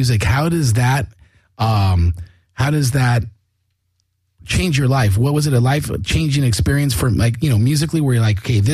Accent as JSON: {"language": "English", "town": "Whittier", "region": "California", "country": "United States", "tie": "born or raised there", "said": "growing up, I grew up in Whittier mostly."}